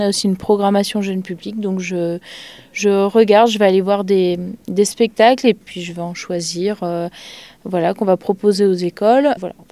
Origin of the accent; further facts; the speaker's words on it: Bourges, Centre-Val de Loire, France; je viens de Bourges